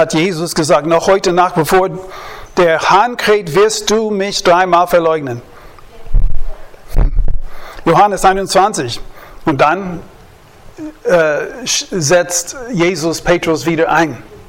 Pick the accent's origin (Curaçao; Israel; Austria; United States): United States; German is a second language; War sehr komisch für uns als Amerikaner.